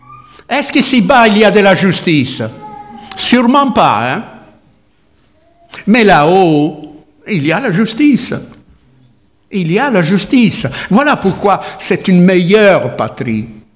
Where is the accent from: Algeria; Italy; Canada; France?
Italy; Je suis italien, moi. Je suis italien ici-bas